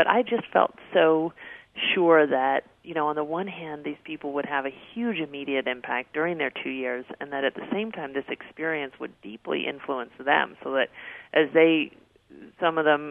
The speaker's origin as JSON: {"language": "English", "town": "Dallas", "region": "Texas", "country": "United States", "tie": "born or raised there", "said": "I grew up in Dallas, Texas, and I went to a very good, you know, public school system"}